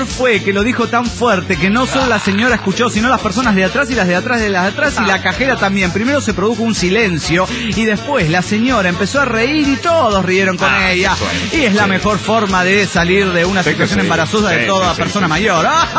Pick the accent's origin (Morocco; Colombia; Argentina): Argentina; Rosario, Santa Fe; Soy el canalla de Rosario, Argentina.